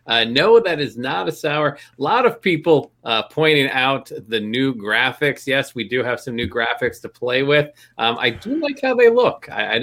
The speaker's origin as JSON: {"language": "English", "town": "Schenectady", "region": "New York", "country": "United States", "lives_now": "Philadelphia, United States", "said": "Schenectady, very close to Glens Falls, New York."}